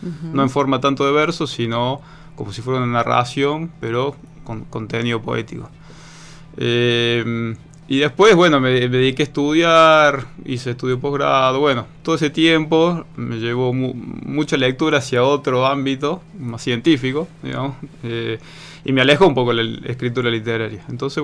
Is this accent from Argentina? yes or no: yes; Córdoba, Argentina; born there; moved away as an adult; now in Bariloche, Argentina; nací en Córdoba. Y bueno, luego de estudiar me vine allá por el 2004 a vivir a Bariloche y bueno, y acá me quedé.